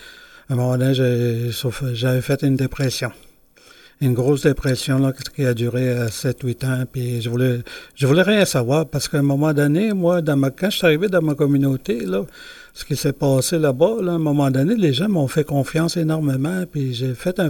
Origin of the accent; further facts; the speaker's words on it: Maliutenam, Quebec, Canada; also born or lived in Montreal; quand je suis parti de Montréal, je suis retourné dans ma communauté à Maliutenam, puis là, quand j'étais jeune